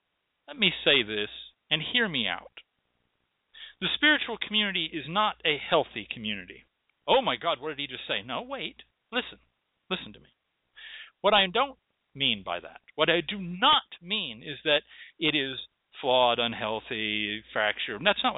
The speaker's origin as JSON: {"language": "English", "region": "Texas", "country": "United States", "said": "You see, I'm from Texas. And around here we have rattlesnakes."}